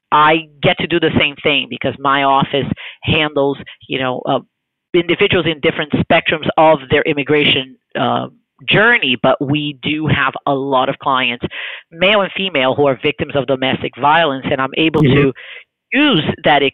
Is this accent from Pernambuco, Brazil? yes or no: no; Rio de Janeiro, Brazil; No, I actually grew up in Brazil. I'm from Rio.